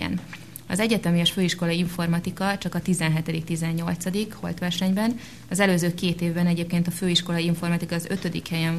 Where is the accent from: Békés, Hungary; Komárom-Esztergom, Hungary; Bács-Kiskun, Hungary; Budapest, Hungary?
Budapest, Hungary; én pesti vagyok igazából